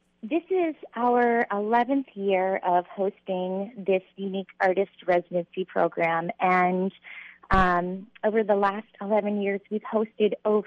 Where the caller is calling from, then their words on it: Girdwood, Alaska, United States; I'm calling in from snowy Girdwood.